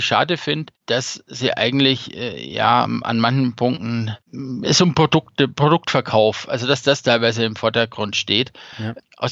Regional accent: Bavaria, Germany; Bayern, ja, schönes Bundesland. Ich bin ja eigentlich Franke. Ich lebe ja hier fast schon im Exil.

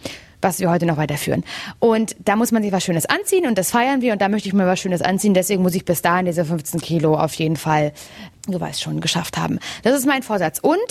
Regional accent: Mecklenburg-Vorpommern, Germany; Aber Jugendweihe ist bei uns in Mecklenburg-Vorpommern halt sowas wie Kommunion

